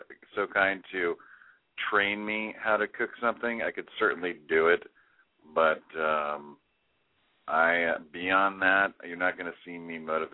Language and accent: English; San Francisco, California, United States; I'm from the San Francisco Bay Area.